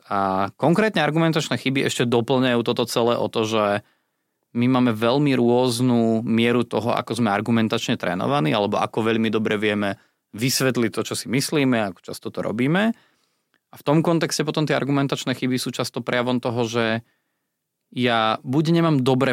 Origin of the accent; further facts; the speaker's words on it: Považie, Slovakia; ja pochádzam z Považia